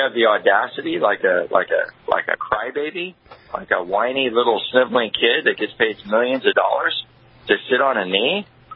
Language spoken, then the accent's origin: English; Seattle, Washington, United States; also born or lived in Alabama; born in Alabama, raised in Seattle, and growing up around Marines